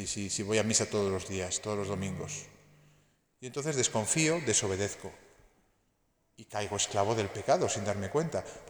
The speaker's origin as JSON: {"language": "Spanish", "town": "Madrid", "region": "Community of Madrid", "country": "Spain", "said": "Yo que soy de Madrid, vamos, porque bajo aquí un poquito para"}